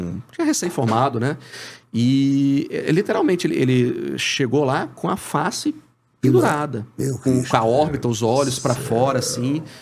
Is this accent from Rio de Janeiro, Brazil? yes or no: no; Espírito Santo, Brazil; Sou capixaba.